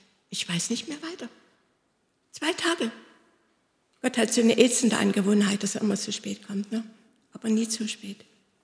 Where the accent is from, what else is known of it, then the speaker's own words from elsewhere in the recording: Hohndorf, Saxony, Germany; Ich komme aus dem Ort, ich betone immer noch seit über 40 Jahren, ich bin Wallvogtländer, ich komme aus dem Erzgebirge. Kleiner Ort zwischen Zschopau und Marienberg, Hohndorf.